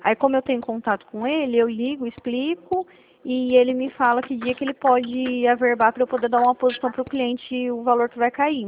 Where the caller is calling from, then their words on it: São Paulo, Brazil; eu estou no estado de São Paulo